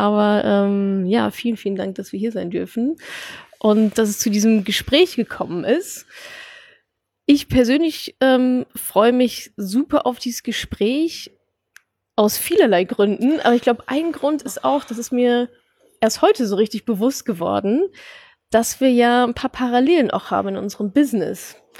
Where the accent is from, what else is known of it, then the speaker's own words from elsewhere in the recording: North Rhine-Westphalia, Germany; ich komme ja aus dem Ruhrgebiet